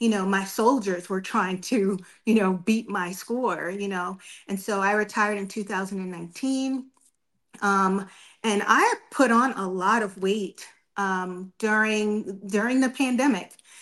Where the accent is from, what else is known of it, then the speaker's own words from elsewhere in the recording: Georgia, United States; born there; I was born in Georgia, served in the military for 20 years. Now I live in Georgia with my 11-year-old son